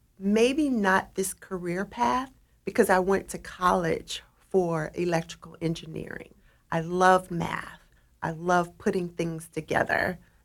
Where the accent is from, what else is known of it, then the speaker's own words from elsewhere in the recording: Memphis, Tennessee, United States; also born or lived in New York / Chicago; now in Portland, United States; I'm from Memphis, Tennessee, but I currently live in Portland, Oregon.